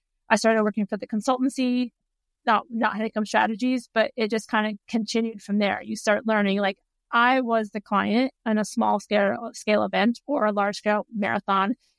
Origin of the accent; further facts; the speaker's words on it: California, United States; I grew up in California, and she took us to like a beach cleanup, and she was like super hippie.